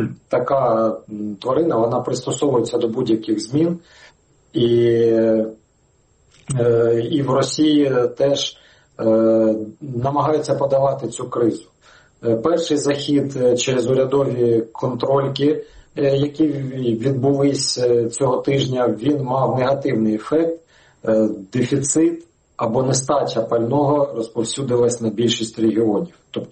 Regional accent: Luhansk Oblast, Ukraine; Я теж з Луганської області.

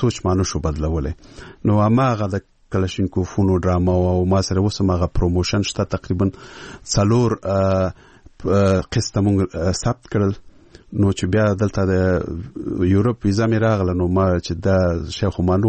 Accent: Peshawar, Khyber Pakhtunkhwa, Pakistan; زه ورکوټه په پېښور کې لوی شوی یم

